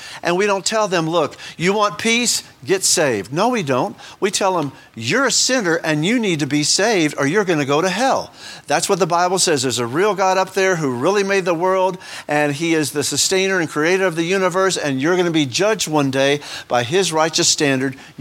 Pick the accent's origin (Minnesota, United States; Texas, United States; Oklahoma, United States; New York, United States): Texas, United States; Houston; because I'm from Houston, so I like a good old Houston tale or whatever.